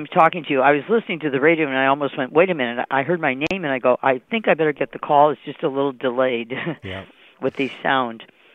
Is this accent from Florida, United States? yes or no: no; Michigan, United States; because if it wasn't for us, my home state, Michigan, nobody would in the world would be driving a car.